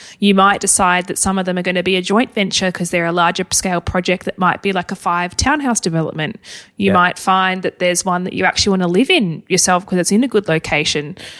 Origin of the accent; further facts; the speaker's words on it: Hobart, Tasmania, Australia; I will duck my head into Hobart, my hometown, and Melbourne